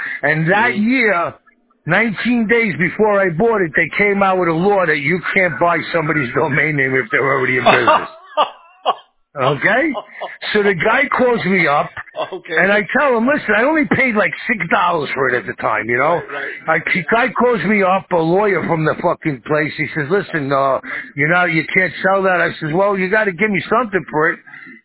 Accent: New York, United States; But I'm a fucking Capricorn, and I'm from New York, and I'm a survivor.

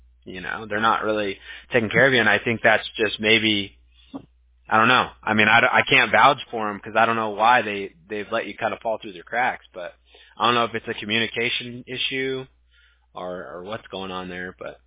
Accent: Huntington Beach, California, United States; now in Newport Beach, United States; But yeah, I live in Newport now. I'm a Huntington Beach native myself, so I grew up in Huntington Beach.

